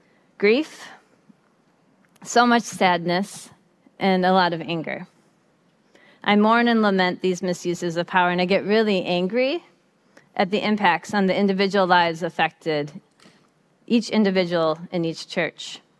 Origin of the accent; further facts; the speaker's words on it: Detroit, Michigan, United States; I love rap. I'm from Detroit